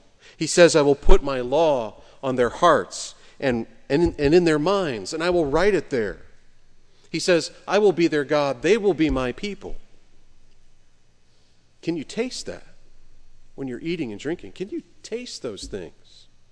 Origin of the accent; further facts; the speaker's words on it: St. Louis, Missouri, United States; I grew up in St. Louis, and I saw the Arch all the time.